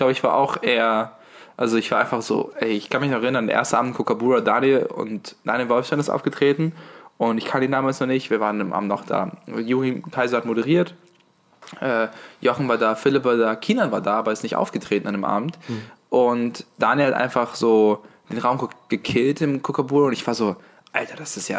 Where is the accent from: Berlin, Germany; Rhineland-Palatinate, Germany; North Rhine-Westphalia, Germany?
Berlin, Germany; ich bin in Pankow groß geworden, da gibt es das Rathauscenter